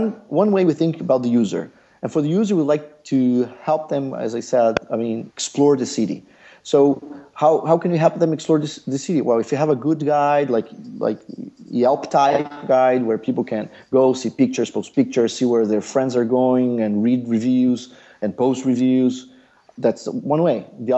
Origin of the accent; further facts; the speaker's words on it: Curitiba, Paraná, Brazil; moved away as an adult; I was born in Brazil, though my mother is from Argentina and my dad is from Brazil. I come from a city in the south of Brazil, it's Curitiba. And then in 2005, I decided to get my MBA at Stanford in the U.S. So I moved to the U.S. in 2005.